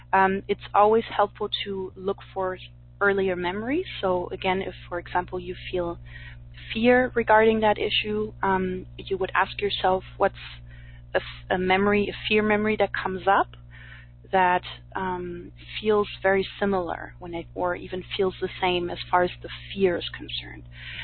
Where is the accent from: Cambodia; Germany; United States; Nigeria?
Germany; Berlin; English is a second language; we have a question from Lily from Berlin in Germany, which is my hometown.